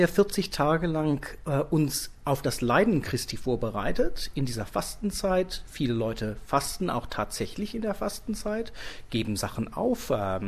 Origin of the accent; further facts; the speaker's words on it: Australia; mich besorgt das unheimlich, wie wir hier als Australier unsere internationalen Verpflichtungen nicht wahrnehmen